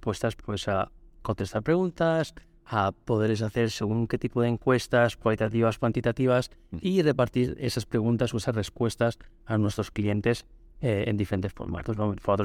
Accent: Barcelona, Catalonia, Spain; now in New York, United States; Yo soy de Barcelona. Hace como 7 años que estoy en Nueva York, en Estados Unidos.

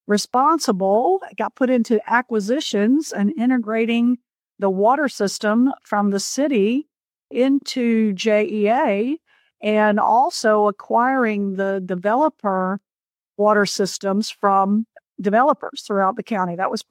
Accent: Jacksonville, Florida, United States; But I was a local girl here. I grew up in Jacksonville, Florida.

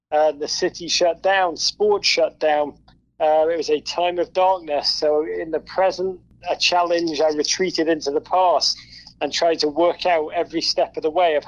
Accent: Liverpool, North West England, United Kingdom; I mean, the book tells of how I grew up in Liverpool, England, one of the great cities in the world

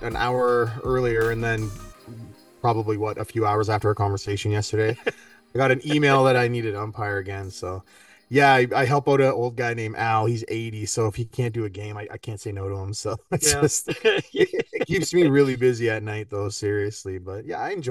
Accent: Canada; See, like, I'm like a Canadian

